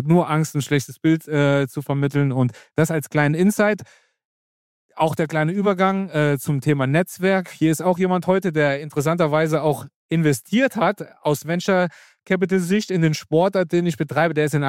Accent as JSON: {"language": "German", "town": "Frankenberg", "region": "Hesse", "country": "Germany", "tie": "born or raised there", "lives_now": "Frankfurt, Germany", "said": "ich bin in Frankenberg geboren, aufgewachsen, bezeichne mich als absoluten Hessen, habe in Kassel studiert, dann bin ich nach Frankfurt."}